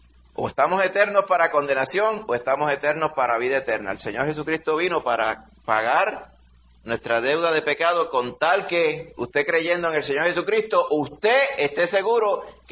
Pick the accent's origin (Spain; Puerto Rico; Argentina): Puerto Rico; que a mí de chiquito la gente aquí en Puerto Rico decía